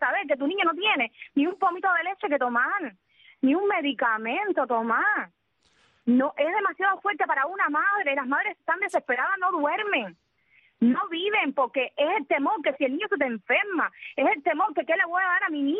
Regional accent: Cuba; Como madre cubana

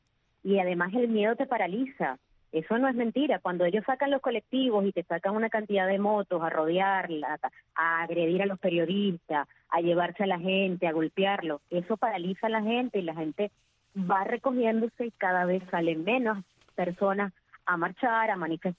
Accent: Venezuela; somos los venezolanos

